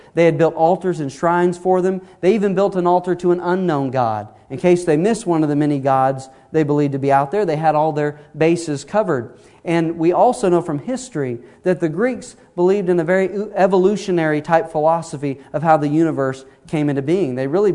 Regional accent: Texas, United States; I'm from Texas, where there's churches on every corner.

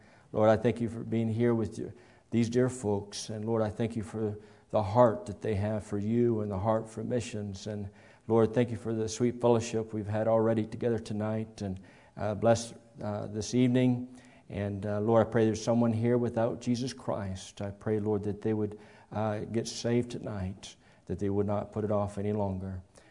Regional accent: Texas, United States; I'm from Texas, amen, originally.

